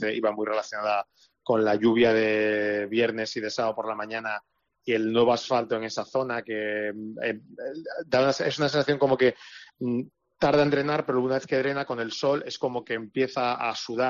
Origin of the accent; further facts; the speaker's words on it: Seville, Andalusia, Spain; Yo me he criado en Sevilla, pero como no nací en Sevilla